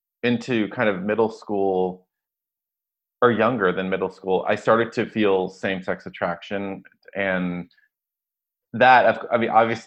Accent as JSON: {"language": "English", "town": "Dallas", "region": "Texas", "country": "United States", "tie": "born or raised there", "said": "Yeah, I mean, I grew up in Dallas, Texas, as you know, and I grew up in a large Catholic family."}